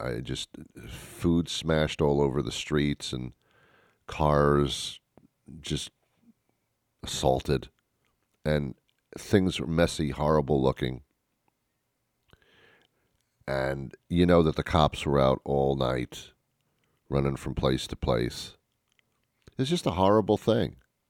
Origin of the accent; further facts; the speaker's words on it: Teaneck, New Jersey, United States; also born or lived in New York City; So I say I'm from New York, and I really am. I was born in New York City. My family moved me out to Teaneck, New Jersey, because they couldn't leave me in New York City. I was just an infant.